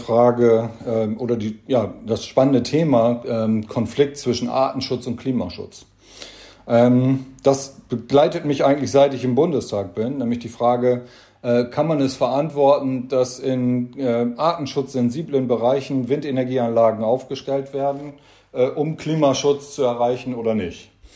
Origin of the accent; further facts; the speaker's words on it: Germany; Und ich bin am Wattenmeer groß geworden und kenne das von meiner Kindheit aus.